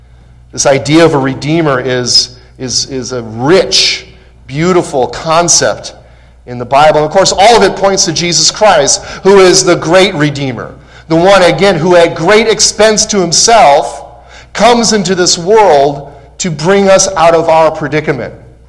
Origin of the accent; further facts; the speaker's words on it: Chicago, Illinois, United States; I'm a Cubs fan. I grew up in Chicago